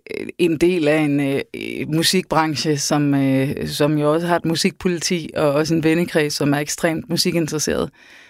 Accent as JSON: {"language": "Danish", "region": "North Denmark Region", "country": "Denmark", "tie": "born or raised there", "said": "Jeg er vokset op i Nordjylland, og var ung i slut 90'erne og start 0'erne."}